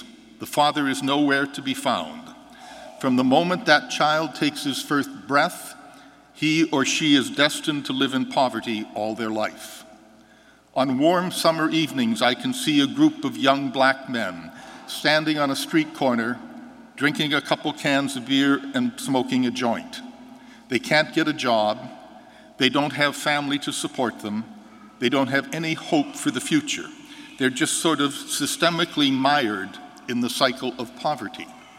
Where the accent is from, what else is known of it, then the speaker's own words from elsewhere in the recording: Johnsonburg, Pennsylvania, United States; also born or lived in St. Mary's; I was born in St. Mary's. I grew up in Johnsonburg.